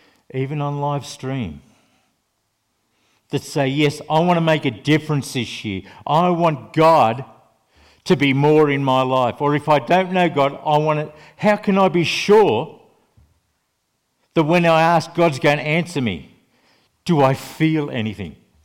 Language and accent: English; Australia; he's a guy I had a lot of respect for, believe it or not, as an Australian, was John Kennedy.